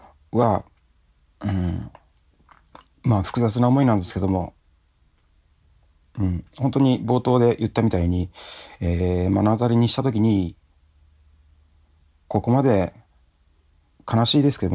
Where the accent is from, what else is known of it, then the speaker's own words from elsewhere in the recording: Ibaraki, Japan; 自分の生まれ故郷の茨城もそうですし